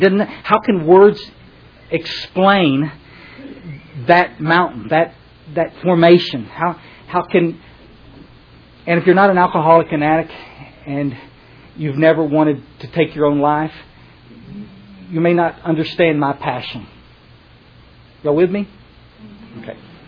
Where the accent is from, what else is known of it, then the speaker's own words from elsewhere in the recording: Texas, United States; I'm from Texas. I don't want to look uncool